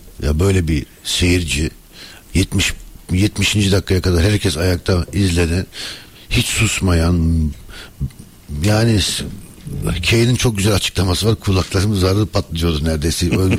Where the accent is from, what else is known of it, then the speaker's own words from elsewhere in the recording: Germany; Ben tabii Almanya'da doğdum, büyüdüm ve küçükken hakikaten